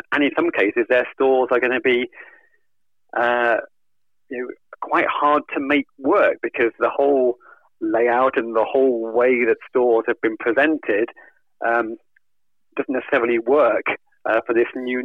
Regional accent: Gateshead, North East England, United Kingdom; Obviously, I'm from Gateshead, and so Greg's is big news up here

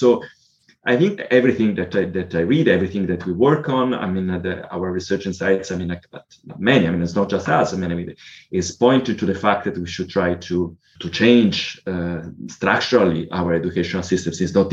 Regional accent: Italy; English is a second language; I come from Italy

